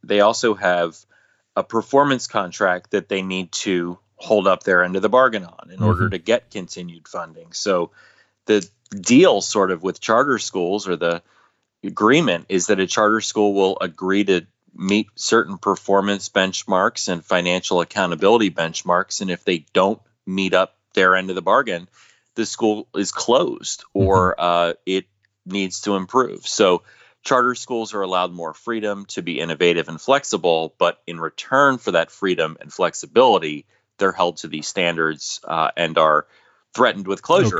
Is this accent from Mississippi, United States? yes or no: no; Florida, United States; in my home state of Florida